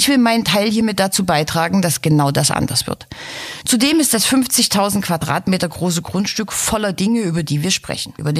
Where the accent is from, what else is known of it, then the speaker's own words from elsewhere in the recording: Dresden, Saxony, Germany; endlich mal wieder in meiner Heimatstadt Dresden, muss ich nämlich nicht so weit fahren.